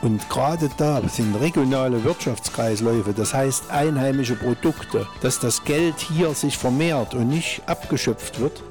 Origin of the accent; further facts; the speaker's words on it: Saalfeld, Thuringia, Germany; Ich bin ein gebürtiger Rechwitzer und Saalfelder und war hier ländlich aufgewachsen, bin 59 Jahre alt